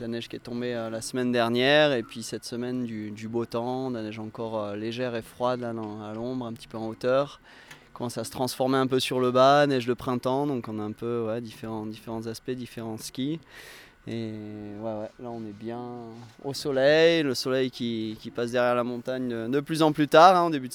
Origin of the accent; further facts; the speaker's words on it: Châteauroux, Centre-Val de Loire, France; je suis originaire de Châteauroux et puis j'y suis revenu vivre il y a un peu plus d'un an et demi.